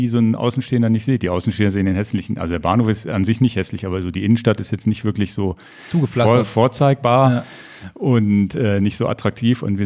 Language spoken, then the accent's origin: German; Hanover, Lower Saxony, Germany; born there; Ich bin in Hannover geboren.